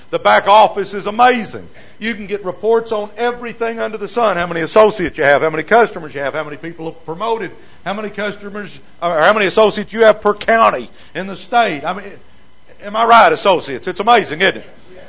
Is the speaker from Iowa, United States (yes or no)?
no; Dallas, Texas, United States; I mean, I'm from Dallas, and the TXU, they're running all these plans.